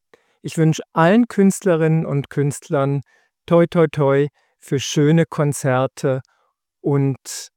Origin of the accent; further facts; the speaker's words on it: Zurich, Switzerland; ich komme aus Zürich